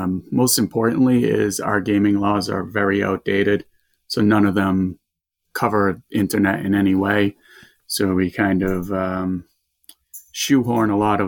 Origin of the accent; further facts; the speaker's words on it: Massachusetts, United States; accent: Boston; I'm outside of Boston, so the accent will give it away in a little bit.